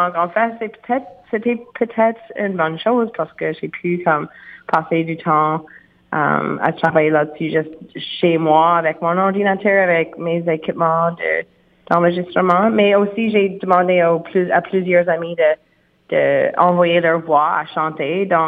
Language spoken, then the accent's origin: French; Antigonish, Nova Scotia, Canada; Oui, bien, je suis originaire de Antigonish, qui n'est pas si loin. Donc, j'ai grandi dans une famille où ça joue le violon, c'est des fêtes chez nous.